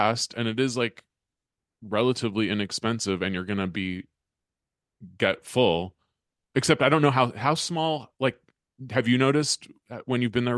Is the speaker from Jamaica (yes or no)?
no; California, United States; I grew up in the Bay Area with mission style burritos, which is what Chipotle is like based on